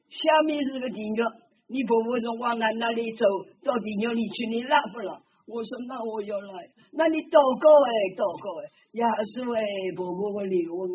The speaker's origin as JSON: {"language": "Chinese", "town": "Ningbo", "region": "Zhejiang", "country": "China", "said": "因为我们宁波人叫阿婆阿婆"}